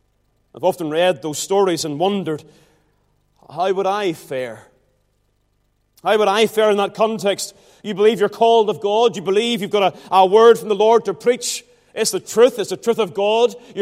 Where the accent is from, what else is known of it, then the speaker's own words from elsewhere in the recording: Ballymena, Northern Ireland, United Kingdom; Now, whilst I was born and bred in Ballymena, a somewhat agricultural town